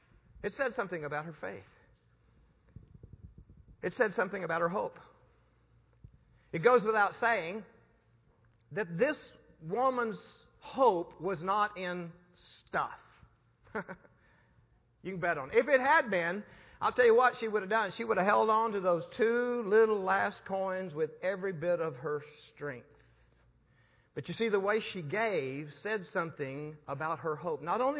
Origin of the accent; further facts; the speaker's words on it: United States; I'm looking at my clock, I'm American, what time is it